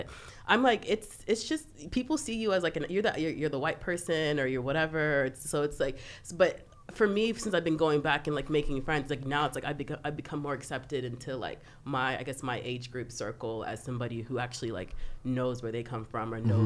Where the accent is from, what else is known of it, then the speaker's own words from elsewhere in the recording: Texas, United States; But I grew up in Texas.